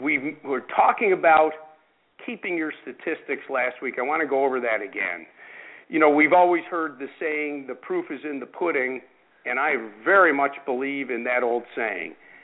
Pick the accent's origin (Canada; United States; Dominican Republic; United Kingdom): United States; Rochester, New York; which is held in my hometown of Rochester, New York, at the Oak Hill Country Club.